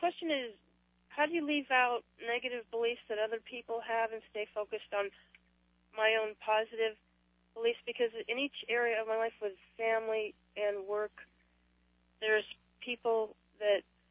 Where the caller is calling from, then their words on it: Scottsdale, Arizona, United States; From Scottsdale.